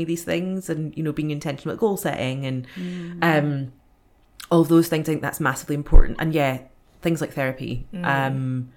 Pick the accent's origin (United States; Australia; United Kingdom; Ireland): United Kingdom; Scotland; growing up in Scotland